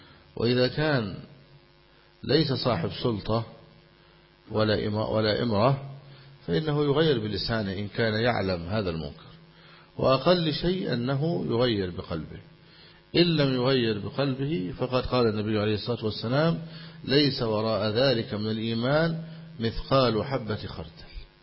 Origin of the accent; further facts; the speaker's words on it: Egypt; بعض المسلمين يقولون سيدنا مولانا، هي كلمة شائعة عندنا في مصر